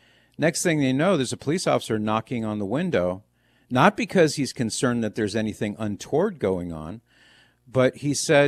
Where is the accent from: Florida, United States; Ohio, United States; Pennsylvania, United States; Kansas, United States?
Ohio, United States; This happens a lot in Ohio, my home state.